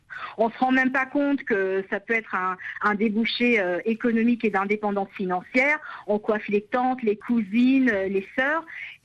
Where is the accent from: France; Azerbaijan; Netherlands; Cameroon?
Cameroon; mon pays d'origine c'est la République centrafricaine, mais j'ai très longtemps vécu au Cameroun et j'y suis née